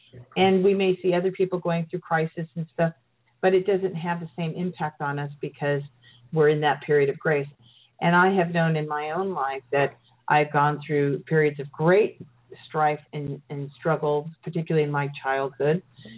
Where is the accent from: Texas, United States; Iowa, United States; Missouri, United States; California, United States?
California, United States; Sorry, that was my bad Louisiana accent. I'm a California girl, what can I say?